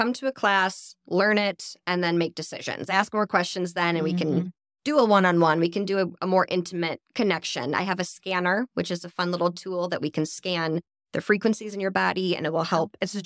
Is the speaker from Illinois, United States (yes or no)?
yes; Illinois, United States; moved away; I'm from Illinois, Northern Illinois, might as well be Wisconsin. Little map dot village no one's ever heard of. And have been gone from there since 2011.